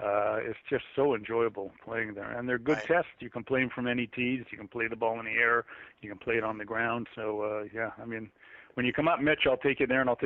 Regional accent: Canada; I'm Canadian

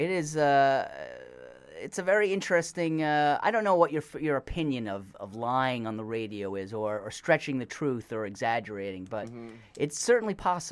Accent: New Haven, Connecticut, United States; No, I'm from New Haven, Connecticut.

